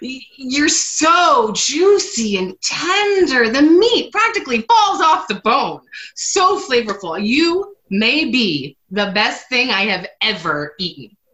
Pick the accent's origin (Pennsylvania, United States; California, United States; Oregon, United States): Oregon, United States; Portland; You've read my blog. I'm from Portland, Oregon.